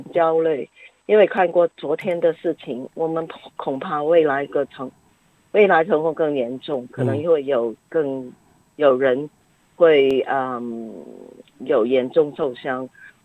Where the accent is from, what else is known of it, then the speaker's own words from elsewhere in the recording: Hong Kong; 我们觉得特区政府完全不能够受到可以为我们香港人把关这个能力。